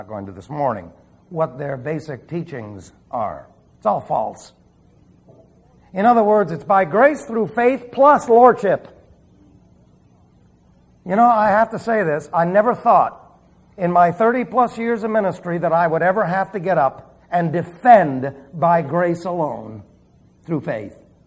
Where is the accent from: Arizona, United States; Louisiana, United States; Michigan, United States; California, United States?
Arizona, United States; also born or lived in Long Island; I said, I'm from Arizona. Of course, they didn't know that I lived on Long Island, too, before that. But I didn't talk like one.